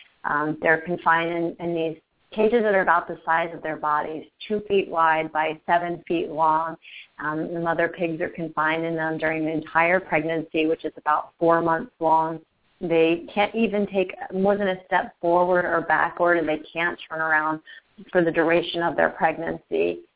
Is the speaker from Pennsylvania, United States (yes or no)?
no; Virginia, United States; Like Crystal, I was raised eating meat. I grew up in Virginia. My dad hunted.